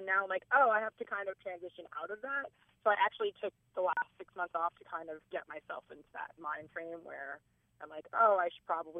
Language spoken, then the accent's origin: English; Long Island, New York, United States; I'm on Long Island all the time because I'm from Long Island, so I go back and hang out with my friends and family a lot.